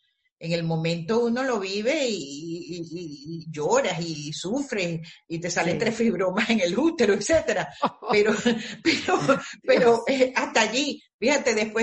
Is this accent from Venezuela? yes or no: yes; Venezuela; moved away; A mí me tocó migrar. Bueno, tú sabes lo que es salir de tu país. Yo salí de Venezuela con 4 maletas.